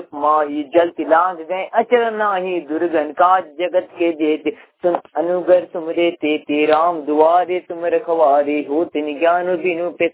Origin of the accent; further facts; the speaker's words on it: Jharkhand, India; जो कि मैं प्रेरी पोखरी थाना बरवाड़ी जिले लातेहार के रहने वाला हूँ